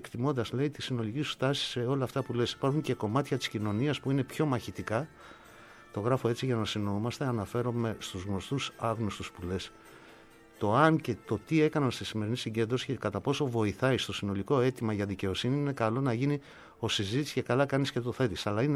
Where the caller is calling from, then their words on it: Kalamata, Peloponnese, Greece; Σήμερα αυτό που βίωσα στην πόλη μου την Καλαμάτα ήταν κάτι πρωτόγνωρο.